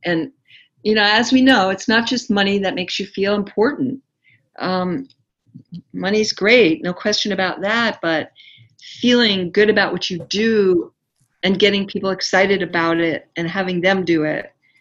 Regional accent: New York, United States; He's from the New York school. I come from New York. I could really relate.

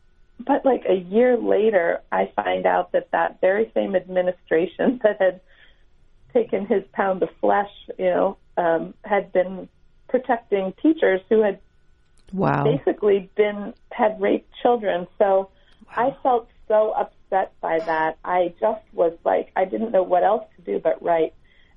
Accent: Newport Beach, California, United States; I'm from Newport Beach, California, so I'm kind of from where you are.

